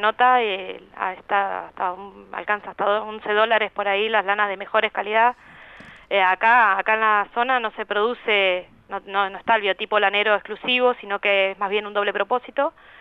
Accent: Rio Colorado, Río Negro, Argentina; born there; also born or lived in Bahia Blanca; yo soy nacida acá en Río Colorado, me fui a estudiar a la Universidad del Sur en Bahía Blanca

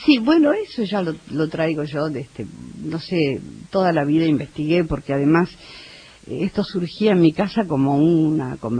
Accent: Mendoza, Argentina; also born or lived in Rosario; porque ya sabes que crecí en Mendoza

